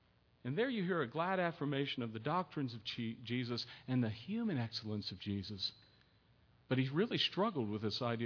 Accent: Pittsburgh, Pennsylvania, United States; I'm originally from Pittsburgh. And so, you know, if I meet someone from Pittsburgh, either at the church or somewhere else, I'll probably look to make a connection, especially if from the same part.

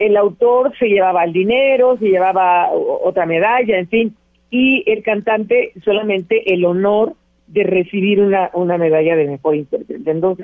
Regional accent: Mérida, Yucatán, Mexico; born there; Casualmente en la tierra donde nací, en Mérida, Yucatán

